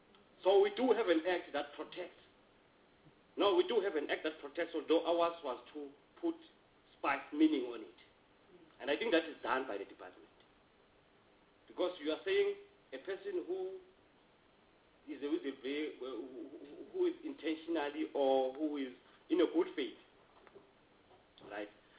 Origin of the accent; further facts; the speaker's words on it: South Africa; the more as South African we acknowledge these liberal policies that are important to South Africa as our policies, the more as South African we suffer.